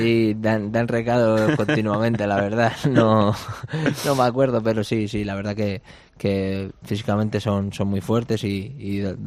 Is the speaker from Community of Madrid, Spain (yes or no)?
yes; Madrid, Community of Madrid, Spain; Yo soy de La Ventilla, ahí al lado del barrio Pilar.